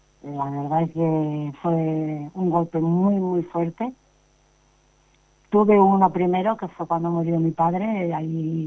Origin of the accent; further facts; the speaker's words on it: Roda, Catalonia, Spain; yo soy muy feliz aquí en mi pueblo. La verdad, mis padres así vinieron de Andalucía aquí a Cataluña y en especial aquí a Roda.